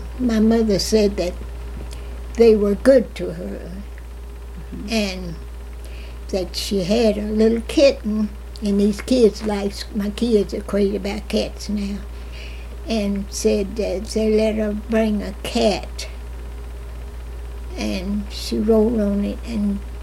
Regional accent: Kentucky, United States; born there; Near Baltimore, where they sold slaves, in western Kentucky, I guess.

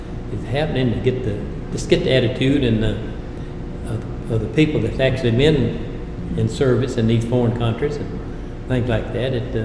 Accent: Irvine, Kentucky, United States; They have one in Irving. That's where my hometown is.

